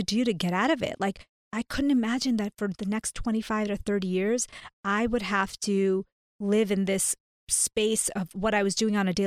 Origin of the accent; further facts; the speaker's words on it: India; now in United States; So, long story short, I am an Indian, South Asian immigrant to the U.S.